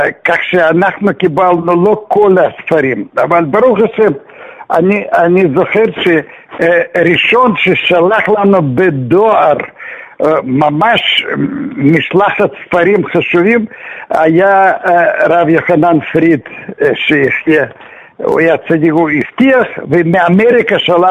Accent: Odesa, Odesa Oblast, Ukraine; now in Israel; אני הייתי ילד לא ממש טיפוסי, כי אני גדלתי בעיר אודסה

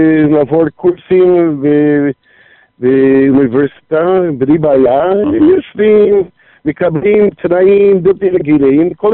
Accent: United States; Hebrew is a second language; now in Israel; לפי המבטא אתה יכול להבין שאני, המקור שלנו, אנחנו עלינו מארצות הברית

